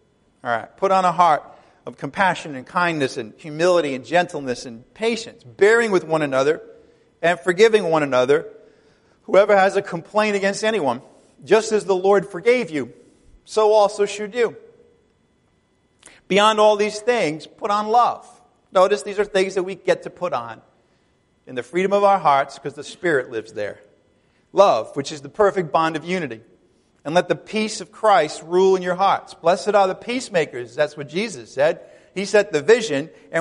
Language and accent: English; Ireland; because I'm Irish and I have a tend towards, you know, melancholy